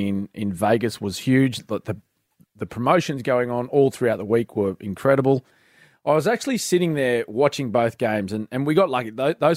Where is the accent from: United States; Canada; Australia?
Australia; Queensland; I'm living back in my... where I grew up in Queensland. I'm back in God's country.